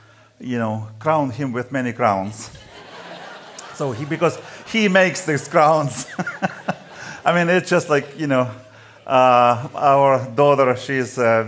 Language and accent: English; Ukraine; English is a second language; I am from Ukraine. I was born in a former Soviet Union. My mother and father and my grandmother were believers. We were living in a very small village, and I got saved when I was 20.